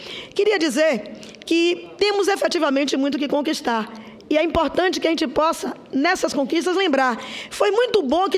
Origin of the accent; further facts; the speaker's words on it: Bahia, Brazil; parabenizar a baiana, porque sou baiana também